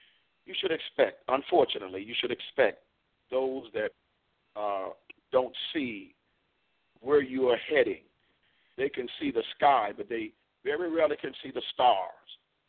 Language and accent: English; Washington, District of Columbia, United States; As I said before, I'm a product of the inner city. Washington, D.C. is where my hometown. I was born with a disease in my body called sarcoidosis.